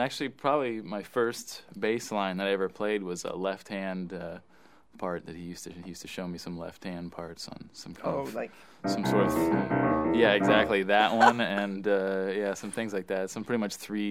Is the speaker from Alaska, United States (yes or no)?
no; Monterey, California, United States; I grew up in Monterey, so we used to go to the Monterey Festival quite a bit